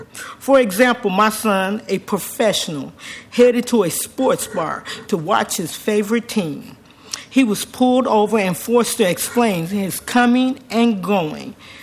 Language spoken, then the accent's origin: English; Chicago, Illinois, United States; moved away as an adult; now in Portland, United States; I am from Chicago. I left Chicago because I felt it was becoming open season on children. I came to Portland in 1998 with two young sons.